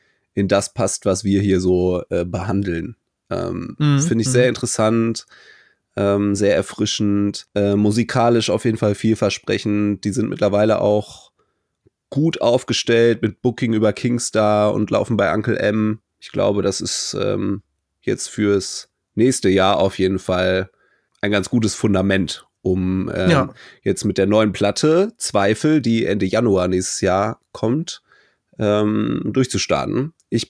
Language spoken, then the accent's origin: German; Cologne, North Rhine-Westphalia, Germany; für mich als Kölner